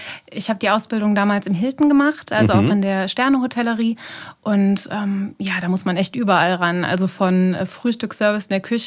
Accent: Neuwied, Rhineland-Palatinate, Germany; ich bin in Block aufgewachsen, war in Engers in der Grundschule und später dann am Werner-Heisenberg-Gymnasium in Neuwied. Mhm. Hab dort 2002 Abi gemacht.

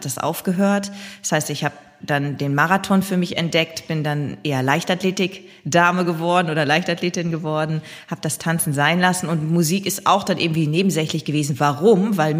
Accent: Lower Saxony, Germany; Ostfriesland, wo ich herkomme

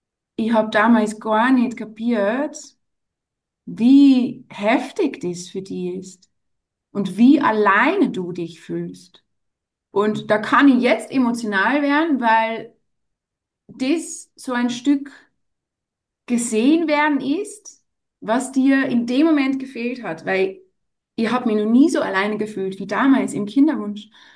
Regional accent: Netherlands; now in Salzburg, Austria; ich bin aus Holland, wohne in Salzburg

